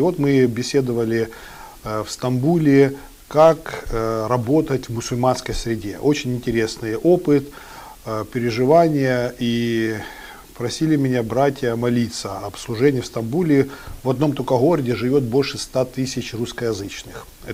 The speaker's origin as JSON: {"language": "Russian", "region": "Eastern Ukraine", "country": "Ukraine", "tie": "born or raised there", "said": "Я родился в Украине в 1967 году, в апреле месяце, и родился в христианской семье."}